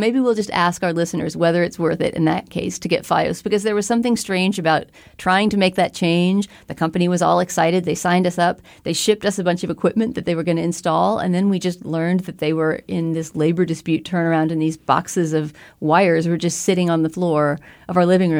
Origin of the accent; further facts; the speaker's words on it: Texas, United States; I'm from Texas and have never had a Texas accent. And I think one of the first things that people almost always say to me when they hear I'm from Texas is, but you don't have a Texas accent.